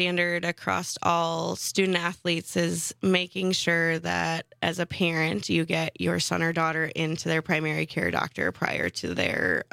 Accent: Oconomowoc, Wisconsin, United States; I was born and raised in Oconomowoc, so they live on a lake.

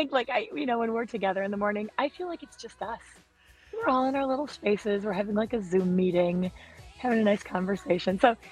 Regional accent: Green Bay, Wisconsin, United States; And man, growing up in the Green Bay area with tribal land so close to us and knowing people who come from an indigenous background

